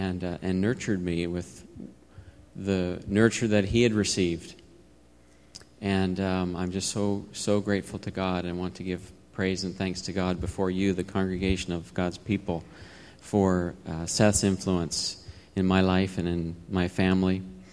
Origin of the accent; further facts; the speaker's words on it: Toronto, Ontario, Canada; shortly thereafter ended up in Toronto, Canada, where I grew up. I was born and raised in Canada